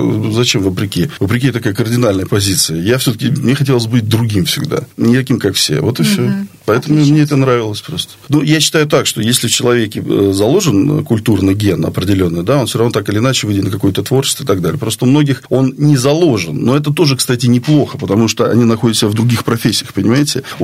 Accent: Kolchugino, Vladimir Oblast, Russia; born there; Я родился в Кольчугино, и, собственно, творческая жизнь моя началась в Кольчугино.

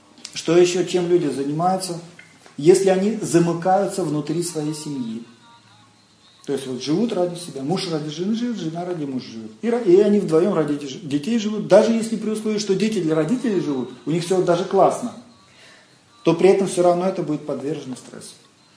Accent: Astrakhan, Astrakhan Oblast, Russia; вот я, допустим, из Астрахани, да, у нас там есть там государственная библиотека, даже там несколько

